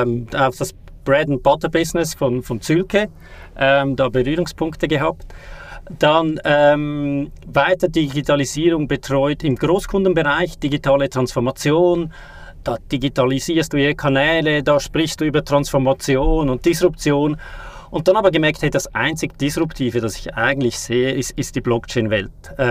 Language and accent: German; Switzerland; wie ihr hört, ich bin aus der Schweiz, nicht so weit entfernt